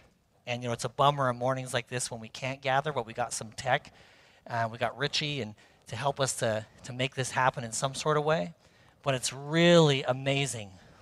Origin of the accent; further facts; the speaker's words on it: Canada; I'm Canadian